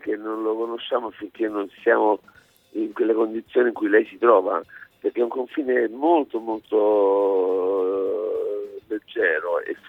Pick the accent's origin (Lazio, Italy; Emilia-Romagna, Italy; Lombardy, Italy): Lazio, Italy; Rome; per me che vengo da Roma è come andare in un luogo molto molto lontano